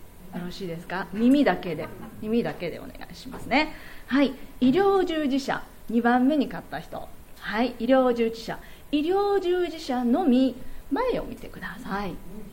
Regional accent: Osaka, Japan; 私大阪人なのでですね、結構こういらちなもんで、すごく早く喋ってしまうんですが

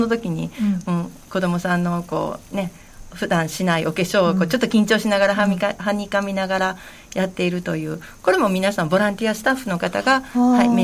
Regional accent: Kobe, Hyogo, Japan; 私もずっと神戸生まれ神戸育ちです、

